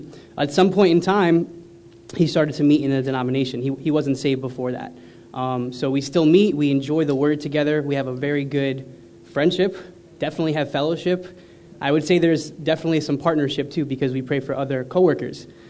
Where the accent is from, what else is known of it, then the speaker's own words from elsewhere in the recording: New York City, New York, United States; I'm here from New York City.